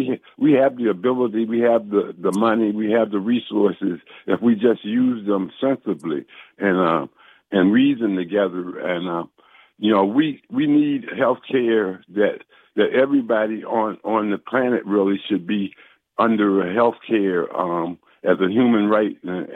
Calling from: Fort Washington, Maryland, United States; I'm calling from Fort Washington, Maryland.

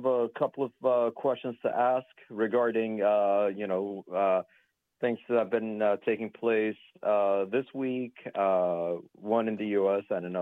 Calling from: Lisbon, Portugal; Hi, Brother Garland. … Calling long distance from Lisbon, Portugal.

